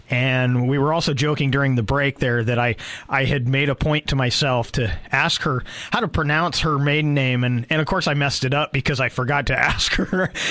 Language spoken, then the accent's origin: English; Santa Rosa, California, United States; Yes, I grew up in Santa Rosa, so I'm pretty familiar with most of California. In fact, I've been in Oregon for over 15 years